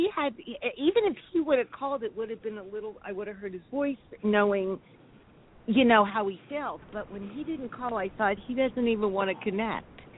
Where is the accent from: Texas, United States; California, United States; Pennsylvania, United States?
California, United States; Los Angeles; I'm from Los Angeles.